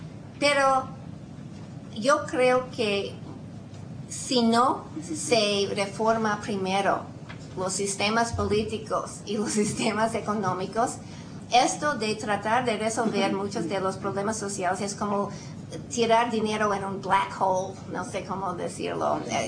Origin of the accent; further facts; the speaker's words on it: United States; yo como norteamericana, yo leo los periódicos